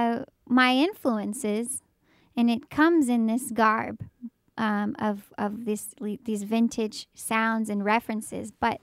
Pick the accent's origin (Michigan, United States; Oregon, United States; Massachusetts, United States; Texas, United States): Texas, United States; Houston; born there; like I said, I came from Austin, or I was born in Houston. I moved to Austin to pursue music